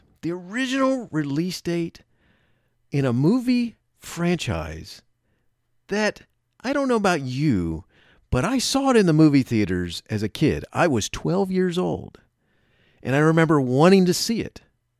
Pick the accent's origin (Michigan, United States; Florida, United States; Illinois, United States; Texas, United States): Florida, United States; I grew up in Florida, and they were down to visit.